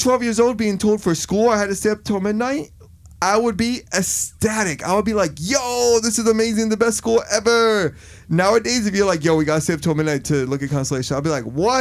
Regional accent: Miami, Florida, United States; I grew up in Miami and, you know, people say that's the South.

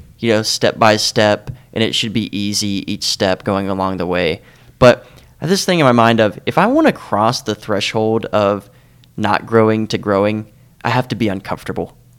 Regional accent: the South, United States; Like, we're from the South. We love the South.

